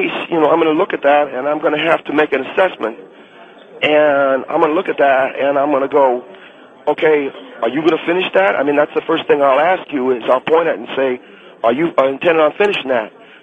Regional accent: United States; born there; It's more of a cultural thing, Mr. Henry. It's not national. I was born in America.

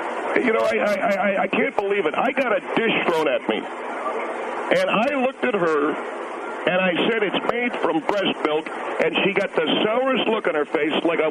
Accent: Inglewood, California, United States; I'm from Los Angeles originally. I was born and raised in believe it or not, Inglewood.

